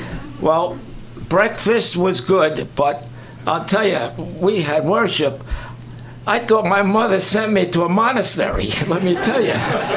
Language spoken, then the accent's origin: English; Brooklyn, New York, United States; born there; And I was born in Brooklyn, and I was a tough kid.